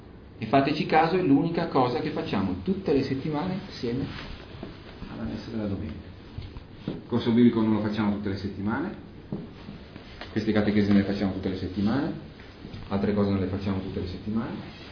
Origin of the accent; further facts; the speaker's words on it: Milan, Lombardy, Italy; Io vengo da Milano.